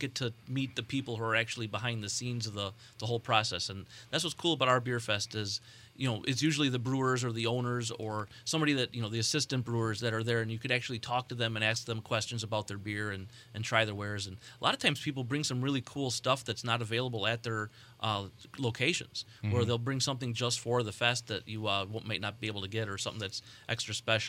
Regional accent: Berwyn, Illinois, United States; So I was saving my money to attend Siebel when a little brewery in my hometown of Berwyn, Illinois, had the first brew pub in the suburbs of Chicago.

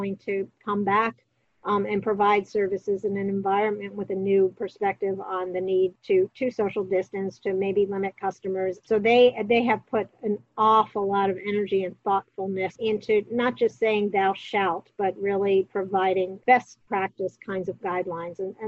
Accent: New York, United States; actually fly my sister out from the hot spot of New York, where I grew up, if you couldn't tell from my accent or my demeanor.

